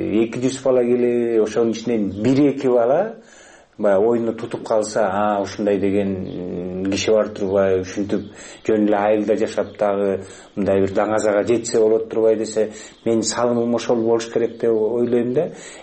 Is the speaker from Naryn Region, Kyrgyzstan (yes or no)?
no; Kuntuu, Chuy Region, Kyrgyzstan; born there; Мен негизи ушул жерде, ушул жерде төрөлгөм. Бул эски үйүбүз.